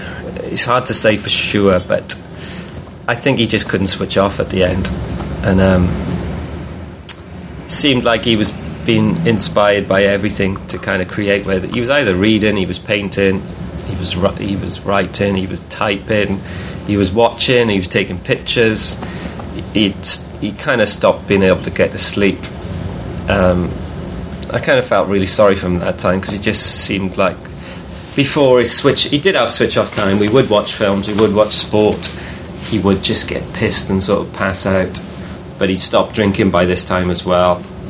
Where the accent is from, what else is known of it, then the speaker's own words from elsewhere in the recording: Blackwood, Wales, United Kingdom; why have we came 50 miles from Blackwood? But it was the only gig, really. It was the only place in Wales that was putting on those kind of gigs.